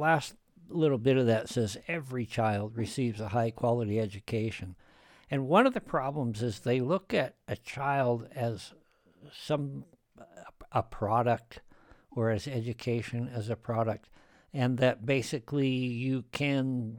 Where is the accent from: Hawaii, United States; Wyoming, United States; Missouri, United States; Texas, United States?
Wyoming, United States; You know, I grew up here in Wyoming. And I remember going to the mountains, for example, back in the 60s and the 70s.